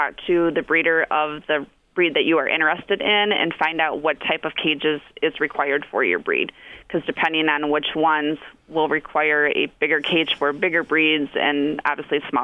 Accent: Mason, Michigan, United States; I grew up in Mason, actually.

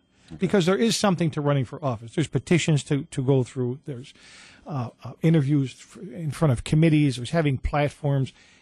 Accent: Albany, New York, United States; born there; because I wasn't born in Utica, I was born in Albany, and I spent a good part of my life outside of Utica

